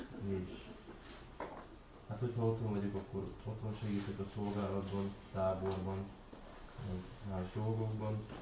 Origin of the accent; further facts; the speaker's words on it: Nagyvarsány, Szabolcs-Szatmár-Bereg, Hungary; És hát én is Szabolcsból származom, ahogy Gabi, egy másik faluból, Nagyvarsányból, Budapesten jártam egyetemre, a műegyetemre